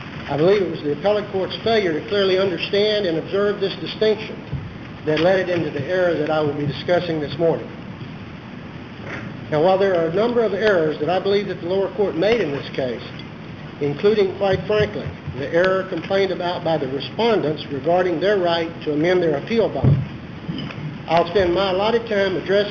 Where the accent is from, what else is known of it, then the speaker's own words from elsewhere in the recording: Victoria, Texas, United States; I'm an attorney from Victoria, Texas